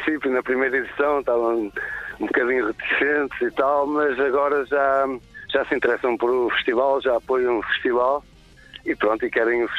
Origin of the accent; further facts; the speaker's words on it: Moledo, Viana do Castelo, Portugal; Nós somos daqui de Moledo e sempre ouvimos bastante rock